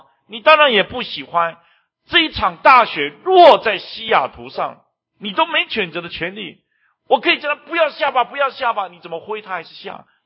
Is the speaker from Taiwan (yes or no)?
yes; Taiwan; 就像我们住在台湾长大的都要当兵，义务要当兵